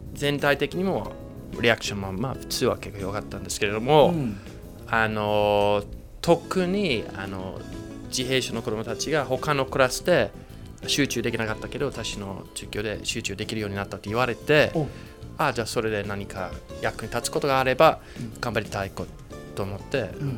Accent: United Kingdom; Japanese is a second language; now in Japan; いや、自分から見たらまだイギリス人だとはっきり思うんですけど

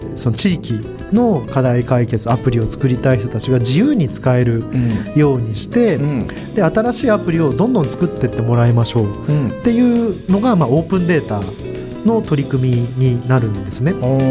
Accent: Tokyo, Japan; 私東京出身で、うん、東京でですね

